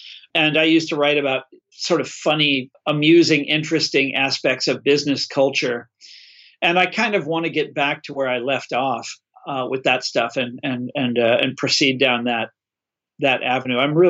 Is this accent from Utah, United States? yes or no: no; Kansas, United States; it was particularly strong in my home state of Kansas.